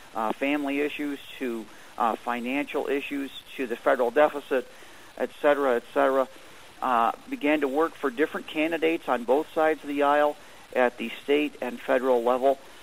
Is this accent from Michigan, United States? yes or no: yes; Detroit, Michigan, United States; I was born in Detroit, Michigan, in 1964, so I know what people in the inner cities go through. Having lived in the city of Detroit proper, also lived in the suburbs